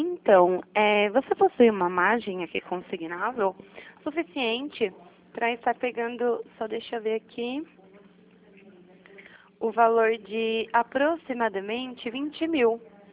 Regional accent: Jundiaí, São Paulo, Brazil; Aqui é 11. Eu sou de Jundiaí.

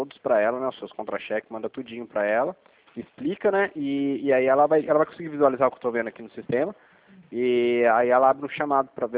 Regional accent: São Paulo, Brazil; Sou de São Paulo.

